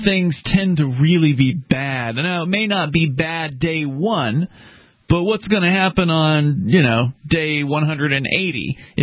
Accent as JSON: {"language": "English", "region": "Florida", "country": "United States", "said": "I've actually never been to that part of Florida. Yeah, I'm from Florida originally, but it's a big state."}